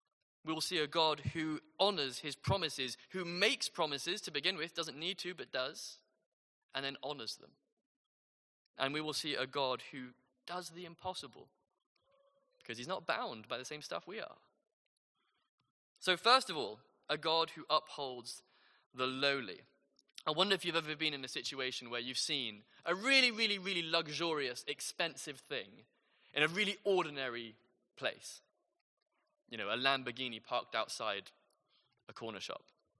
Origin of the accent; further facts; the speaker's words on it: St Albans, East of England, United Kingdom; That happened in where my hometown, St. Albans, where I was born.